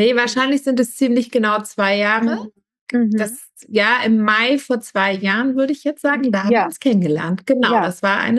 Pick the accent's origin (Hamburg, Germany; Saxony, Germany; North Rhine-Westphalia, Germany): Hamburg, Germany; ich komme wirklich aus dem hohen Norden. Ich komme nämlich aus Hamburg.